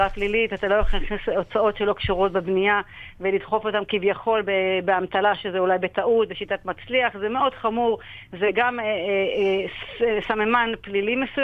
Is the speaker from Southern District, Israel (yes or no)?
no; Kiryat Shmona, Northern District, Israel; כן. איפה שגדלתי, אני מעבירה את מרכז הכובד שלי לקריית שמונה